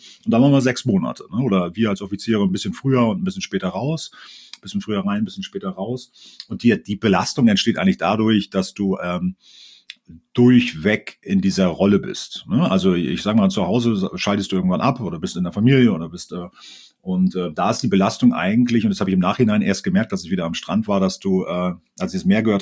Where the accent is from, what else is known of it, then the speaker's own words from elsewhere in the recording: Rügen, Mecklenburg-Vorpommern, Germany; ich bin original Rüganer, 79 geboren, schon lange her, hab das auch aus heutiger Sicht, guckt man ja mal zurück, und auch super genossen, da auf der Ostseeinsel groß zu werden